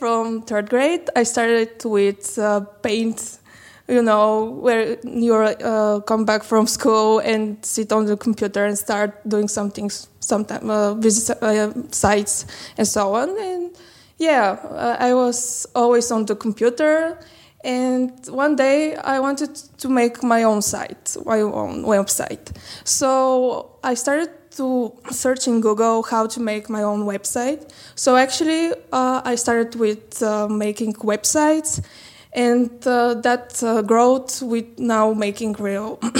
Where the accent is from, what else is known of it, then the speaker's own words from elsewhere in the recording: Vratsa, Vratsa Province, Bulgaria; English is a second language; Vraca is my hometown. Actually, I'm not from Sofia